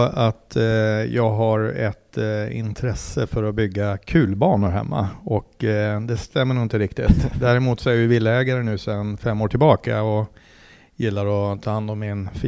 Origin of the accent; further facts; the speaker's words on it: Mora, Dalarna County, Sweden; also born or lived in Uppsala; Född och uppvuxen som sagt i Mora. Jag pluggade i Uppsala till civilekonom.